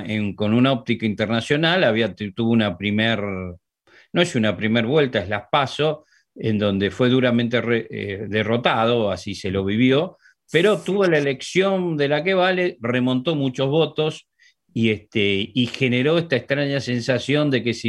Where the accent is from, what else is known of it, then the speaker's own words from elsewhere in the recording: Argentina; podemos olvidar de nosotros, la República Argentina, ¿no? Porque somos un país, aunque no nos veamos como andinos, somos un país importantísimo dentro de lo que es la Cordillera de los Andes